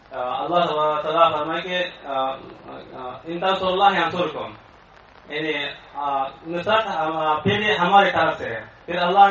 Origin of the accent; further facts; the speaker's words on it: Takhar, Afghanistan; Urdu is a second language; میرا تعلق افغانستان سے ہے، صوبہ تخار.